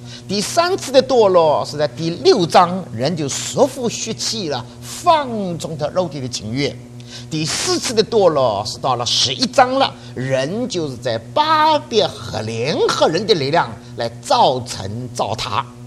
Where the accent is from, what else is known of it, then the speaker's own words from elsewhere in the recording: New York, United States; 我从纽约来